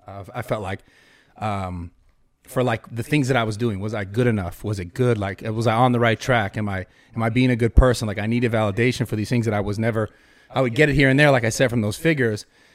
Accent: Pacifica, California, United States; his name is Chad. He's from Pacifica, from my hometown.

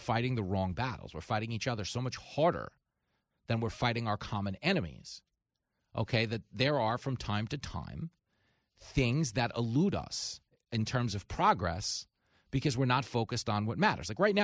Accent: New York, United States; I grew up in New York.

